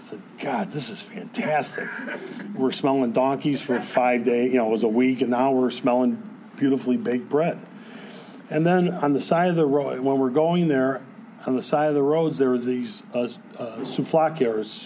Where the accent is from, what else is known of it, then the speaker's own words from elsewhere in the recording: Berwyn, Illinois, United States; also born or lived in Cicero; I'm from the Twin Cities. And everybody will say, oh, you're from Minnesota? That's so nice. No, Berwyn and Cicero, okay?